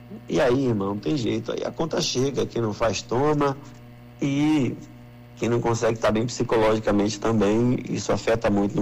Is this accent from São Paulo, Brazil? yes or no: no; Juazeiro, Bahia, Brazil; E eu voltar embora pra minha terrinha aí, que já tem um tempo, eu acho que já tem mais de 2 meses que eu não fui, que eu não vou a Juazeiro